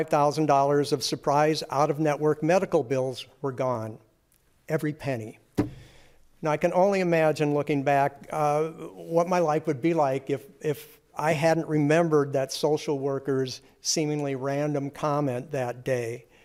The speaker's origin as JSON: {"language": "English", "town": "Lakeville", "region": "Minnesota", "country": "United States", "said": "I'm from Lakeville. I'm a lifelong Minnesotan."}